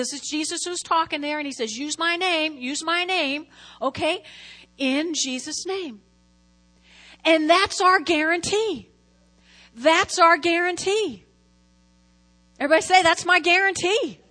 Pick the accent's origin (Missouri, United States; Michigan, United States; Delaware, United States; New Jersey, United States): New Jersey, United States; accent: Jersey; It's not my Jersey accent.